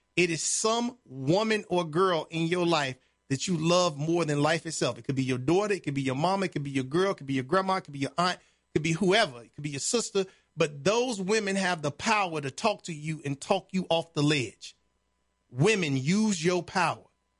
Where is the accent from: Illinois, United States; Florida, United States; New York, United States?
Illinois, United States; Chicago; born or raised there